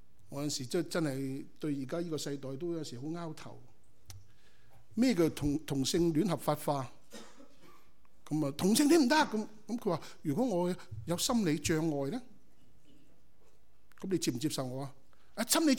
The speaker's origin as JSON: {"language": "Cantonese", "country": "China", "said": "我们中国人更加添啦，未大已经食咗佢"}